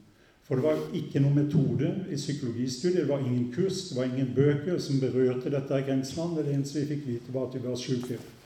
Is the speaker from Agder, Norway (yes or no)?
yes; Agder, Norway; bakgrunnen min er jo at jeg vokste opp på bedehuset på Sørlandet